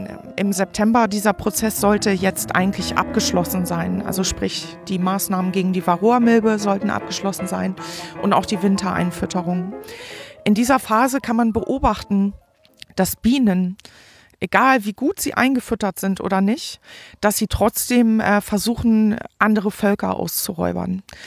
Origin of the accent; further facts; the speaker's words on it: Forstbach, North Rhine-Westphalia, Germany; habe sie jetzt hier in meinen Heimatort Forstbach gebracht.